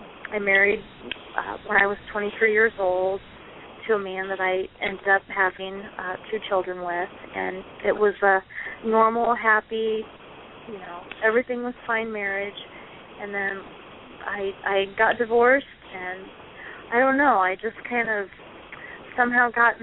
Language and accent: English; Kansas City, United States; I grew up in the Kansas City area, born and raised.